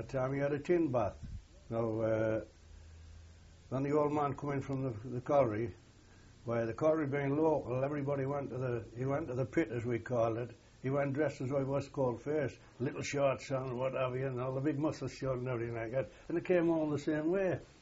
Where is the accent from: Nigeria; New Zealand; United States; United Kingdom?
United Kingdom; Langley Park, North East England; born there; I was born in Langley Park on the 11th of February 1916. My father was a miner, which that was the only trade in the village